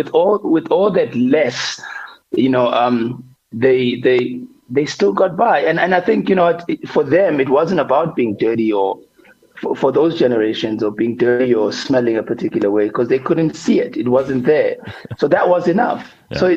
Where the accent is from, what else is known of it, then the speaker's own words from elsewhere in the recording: South Africa; I could feel my skin cracking because I'm from South Africa.